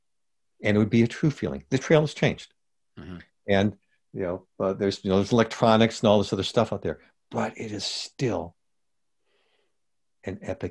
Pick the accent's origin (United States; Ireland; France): United States; Culver City, California; Culver City, home of Fox Studios and MGM, back within blocks where they had the movie lots. There's even still some bean fields back then. It's West Los Angeles, for those of you who don't know.